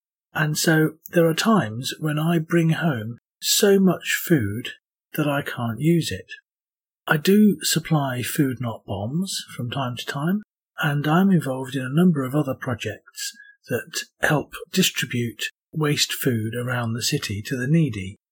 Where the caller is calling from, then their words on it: York, Yorkshire and the Humber, United Kingdom; I'm speaking from York in the UK.